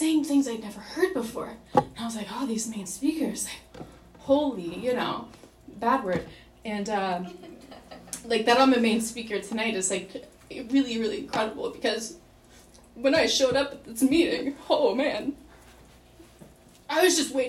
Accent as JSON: {"language": "English", "region": "Arkansas", "country": "United States", "tie": "born or raised there", "said": "So I got sober in Arkansas. I'm from Arkansas. I grew up there."}